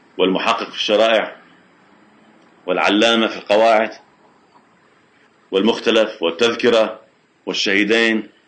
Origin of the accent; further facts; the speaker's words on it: Lebanon; يعني هنا في عندنا في لبنان إذا أراد واحد تعمل وكالة مطلقة عند كاتب عدل